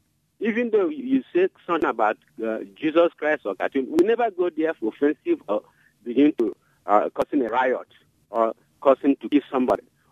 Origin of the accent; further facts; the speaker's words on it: Nigeria; I'm from Nigeria, southeastern Nigeria, the Igbo tribe.